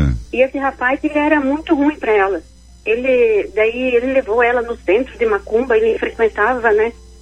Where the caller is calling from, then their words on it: Camboriú, Santa Catarina, Brazil; Eu falo de Camboriú.